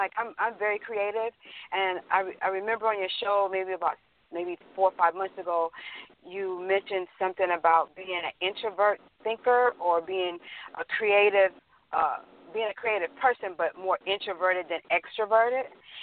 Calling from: Houston, Texas, United States; Oh, I'm calling from Houston, Texas.

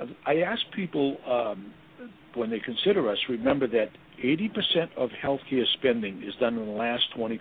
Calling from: Boston, Massachusetts, United States; I'm in Boston.

